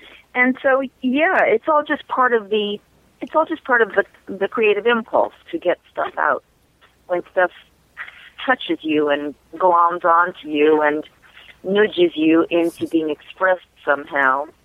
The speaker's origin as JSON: {"language": "English", "town": "New York City", "region": "New York", "country": "United States", "tie": "born or raised there", "said": "You know, I grew up in New York City. I grew up around opera."}